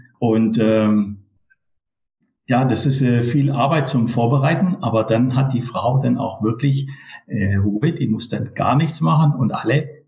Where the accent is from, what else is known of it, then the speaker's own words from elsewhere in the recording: Germany; now in Kobe, Japan; Was natürlich als für mich als Deutscher wichtig ist, ist, dass wir einfach Käse und gutes Brot haben.